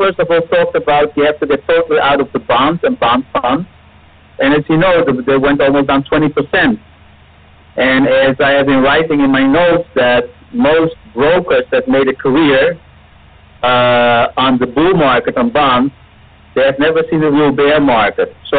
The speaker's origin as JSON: {"language": "English", "town": "Amsterdam", "region": "North Holland", "country": "Netherlands", "second_language": "English", "said": "if you take a look at the bond market in Europe, you know I'm from Amsterdam"}